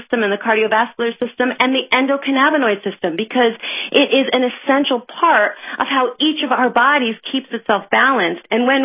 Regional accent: East Coast, United States; I grew up in on the East Coast in a very kind of liberal, open-minded, progressive family.

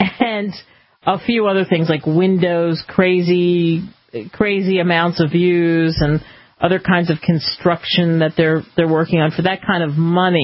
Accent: Cherry Hill, New Jersey, United States; Probably in my hometown, they'll probably see that, too, in Cherry Hill and, you know, all the way up Philadelphia and Trenton.

